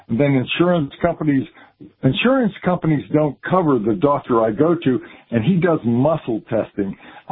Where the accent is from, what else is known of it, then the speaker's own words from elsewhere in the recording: Pennsylvania, United States; I'm from Western Pennsylvania.